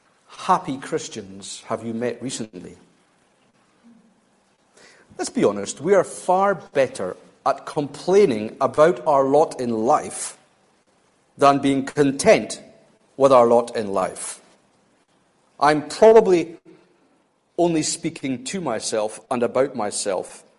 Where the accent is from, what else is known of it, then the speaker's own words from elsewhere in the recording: Scotland, United Kingdom; well, I'm Scottish. That's who we are.